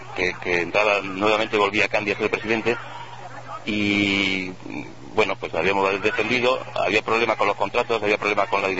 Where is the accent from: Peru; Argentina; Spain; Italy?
Spain; Jaén, Andalusia; now in Granada, Spain; Bueno, yo soy de Jaén, lo que pasa es que mira, yo llevo muchos años aquí.